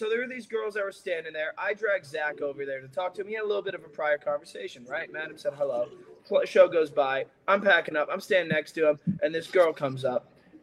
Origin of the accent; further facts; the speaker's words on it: Melbourne, Florida, United States; change it on St. Patty's Day over to Melbourne, Florida, my hometown.